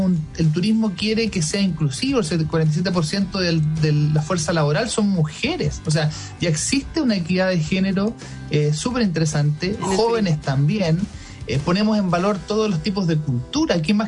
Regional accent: Chile

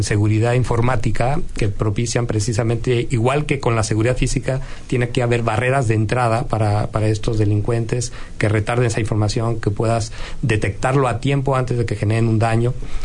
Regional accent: Mexico; Yo vengo de México, donde cada día más hay situaciones de estas

